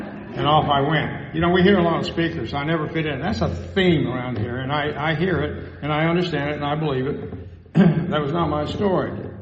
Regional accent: Plainview, United States; my most favorite childhood memories are of growing up in Plainview, because we were all the same. It's a diverse community. Blacks, whites, Hispanics, small Native American segment as part of the Native American segment, an ethnic mix of several different things

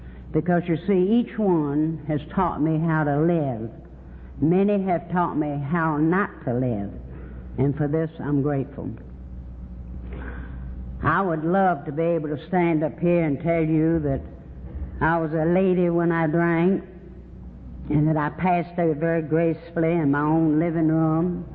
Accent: Virginia, United States; I was born and raised in Virginia, and if there are any Virginians in the room, I hope I don't step on your toes

